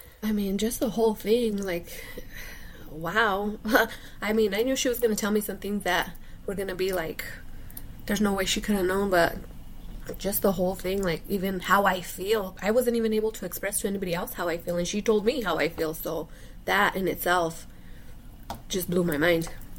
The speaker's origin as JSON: {"language": "English", "region": "New Mexico", "country": "United States", "said": "I'm from New Mexico."}